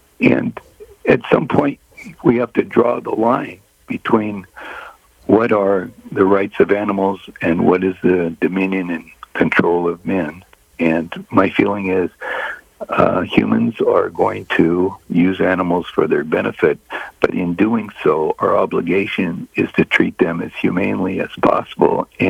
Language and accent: English; Burbank, California, United States; I grew up in Burbank, Glendale area of California